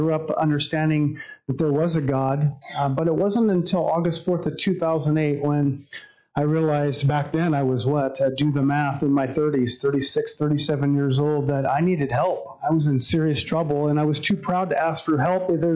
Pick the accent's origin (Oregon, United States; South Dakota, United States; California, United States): Oregon, United States; Sweet Home; So I'm 50, and I grew up in Sweet Home. I've lived in the Valley my whole life.